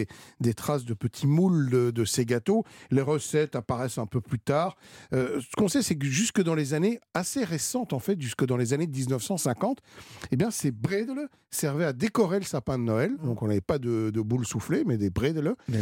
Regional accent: Brussels, Brussels-Capital Region, Belgium; born there; Moi, je suis né à Bruxelles, j'ai grandi dans le beurre.

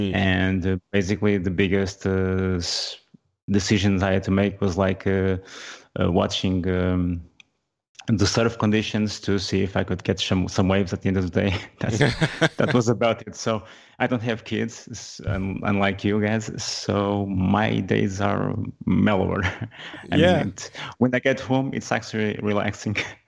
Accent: Portugal; Well, I'm from Portugal, not Spain.

